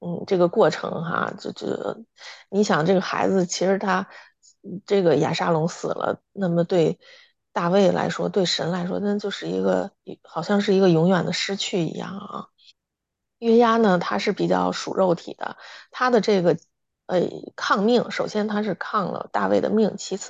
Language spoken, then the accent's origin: Chinese; Beijing, China; 因为我是北京人嘛，所以我们北京其实像